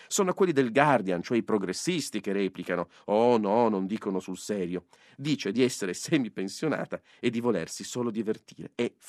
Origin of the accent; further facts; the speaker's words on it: Moncalieri, Piedmont, Italy; Sono di Moncalieri.